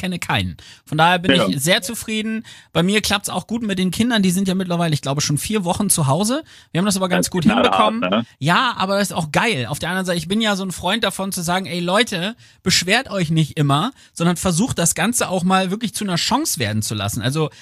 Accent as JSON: {"language": "German", "region": "Lower Saxony", "country": "Germany", "tie": "born or raised there", "said": "von einer von mir sehr favorisierten kleinen Stadt in meiner Heimat Ostfriesland"}